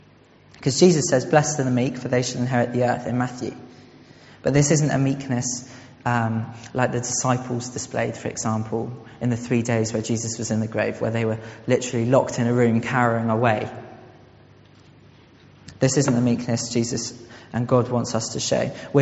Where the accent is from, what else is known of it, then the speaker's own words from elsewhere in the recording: Southampton, South East England, United Kingdom; now in England; before I came down to the Southwest, originally I'm from Southampton